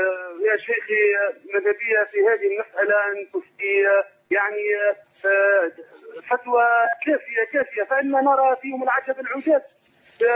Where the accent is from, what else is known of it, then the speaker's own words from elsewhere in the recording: Tunisia; عندنا في تونس جماعة تسمى